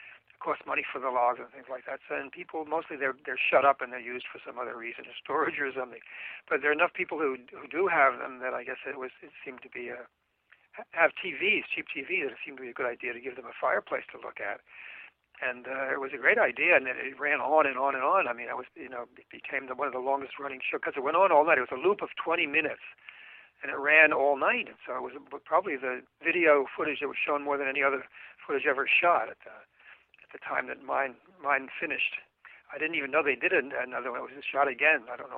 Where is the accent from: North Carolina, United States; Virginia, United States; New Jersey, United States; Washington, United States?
New Jersey, United States; born there; now in New York, United States; I live in New York. I was born in New Jersey